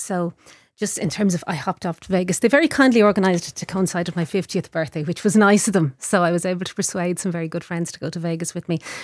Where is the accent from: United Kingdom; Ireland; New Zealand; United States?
Ireland; Dublin, Leinster; I'm from Walkinstown originally, so … were from up the road